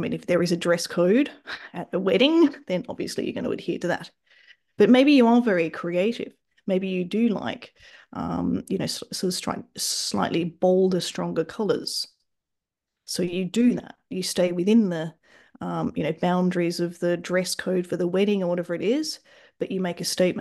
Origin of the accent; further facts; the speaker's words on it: Australia; So I'm Australian, for example. You might just be judging me because my accent's a bit weird.